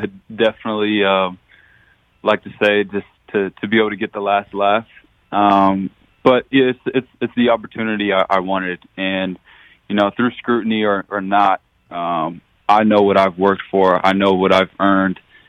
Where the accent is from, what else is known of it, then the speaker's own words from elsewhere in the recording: Arizona, United States; bringing me to Arizona, got to play for my hometown team.